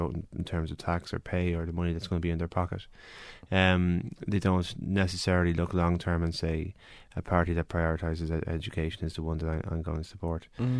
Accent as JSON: {"language": "English", "town": "Malahide", "region": "Leinster", "country": "Ireland", "said": "I'm originally from Malahide"}